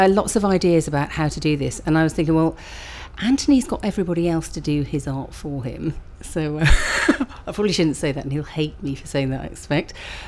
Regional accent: East Midlands, United Kingdom; my date of birth is the 11th of the 3rd, 58 and I'm from Nottinghamshire.

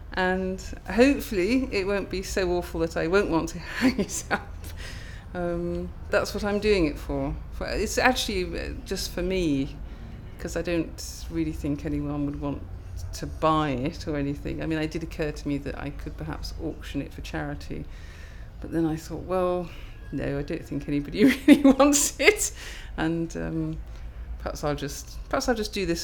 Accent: Wales, United Kingdom; also born or lived in London; I come from Wales. I live in just outside Aberystwyth. I've lived there for about 25 years. Before that, I was living in London

